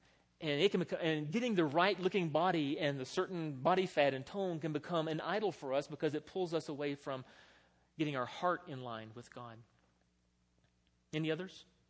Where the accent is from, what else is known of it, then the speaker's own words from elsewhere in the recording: the South, United States; I'm from the South, and it has been jokingly said, and it's kind of true, that, you know, football's like the religion of the South.